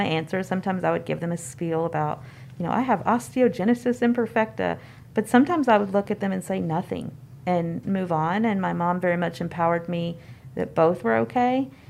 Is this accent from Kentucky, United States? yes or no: yes; Kentucky, United States; I very much remember I grew up in Kentucky and remember a lot of kids coming up to me and saying, "What's wrong with you?"